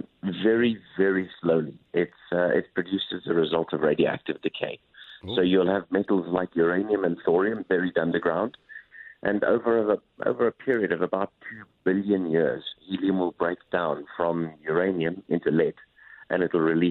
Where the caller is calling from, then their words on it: Johannesburg, Gauteng, South Africa; I'm calling you from Johannesburg.